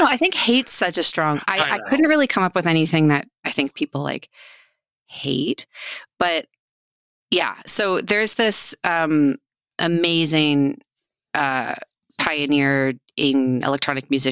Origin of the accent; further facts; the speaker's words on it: Canada; now in United States; I'm Canadian. So a lot of my answers are like Canadian groups.